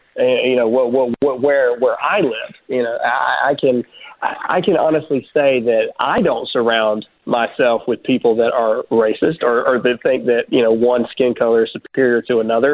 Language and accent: English; Mississippi, United States